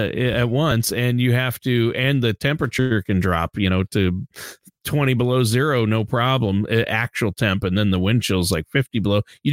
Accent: Worthington, Minnesota, United States; Well, I grew up in Worthington, Minnesota on the plains. That's the literal plains.

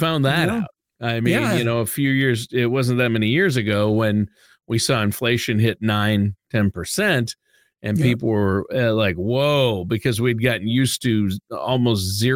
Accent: Minnesota, United States; I grew up in Minnesota where 3M is headquartered, big corporation, right?

